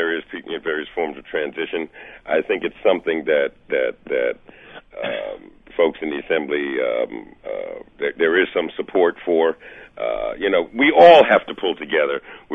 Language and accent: English; Manhattan, New York, United States; I am from Manhattan.